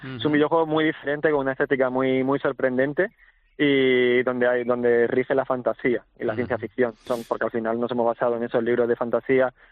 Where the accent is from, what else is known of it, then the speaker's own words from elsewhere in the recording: Estepona, Andalusia, Spain; now in Málaga, Spain; yo soy de Estepona, vivo aquí ya en Málaga desde muchísimos años